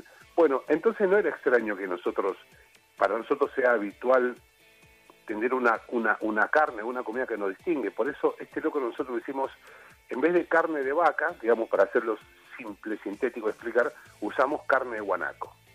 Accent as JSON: {"language": "Spanish", "town": "Río Turbio", "region": "Santa Cruz", "country": "Argentina", "tie": "born or raised there", "said": "yo tengo 57 años, soy nacido acá en Río Turbio, soy hijo de, como todos los de acá, de gente que ha venido del norte del país, en este caso mis padres son riojanos."}